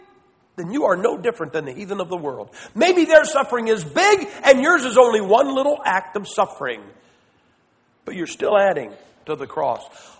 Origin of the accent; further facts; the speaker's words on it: Northern US, United States; Now, I'm a Yankee, and we had a Civil War, and here's how I explain that. I'm from the North.